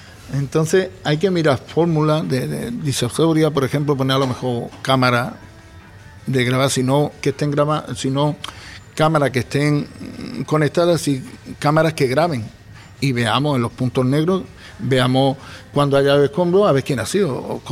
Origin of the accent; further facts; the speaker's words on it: Melilla, Spain; Los que somos de Melilla mucho tiempo siempre hemos conocido la desembocadura del río.